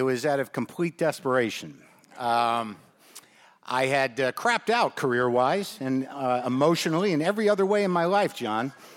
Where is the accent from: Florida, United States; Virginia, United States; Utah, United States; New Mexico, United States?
New Mexico, United States; Albuquerque; I grew up in Albuquerque, New Mexico, where they take that show.